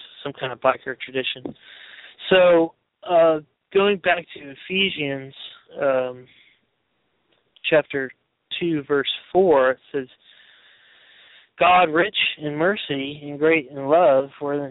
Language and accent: English; New Smyrna Beach, Florida, United States; we're from New Smyrna Beach.